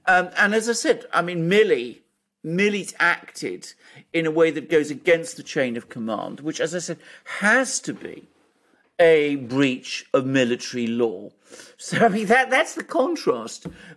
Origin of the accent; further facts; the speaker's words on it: United Kingdom; I'm proudly British